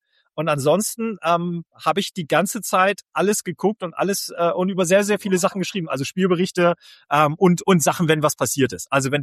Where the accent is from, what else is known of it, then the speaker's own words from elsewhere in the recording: Bremen, Germany; Ich komme aus Bremen.